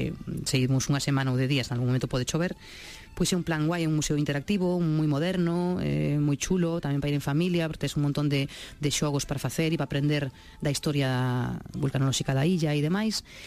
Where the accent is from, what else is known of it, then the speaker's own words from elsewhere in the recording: Galicia, Spain; Primeiro, que sendo galegos, seguramente vendo esas praias, tampouco irías polas praias a Reunión.